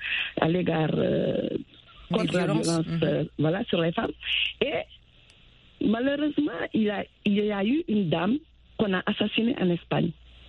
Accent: Senegal; also born or lived in Italy; Ben, je viens du Sénégal.

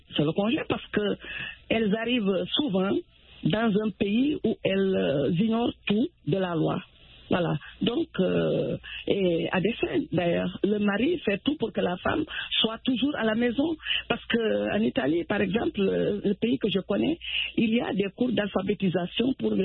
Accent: Senegal; also born or lived in Italy; Ben, je viens du Sénégal.

